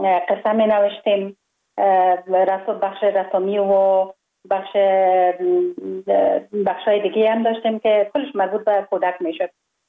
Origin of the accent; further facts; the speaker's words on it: Kabul, Afghanistan; born or raised there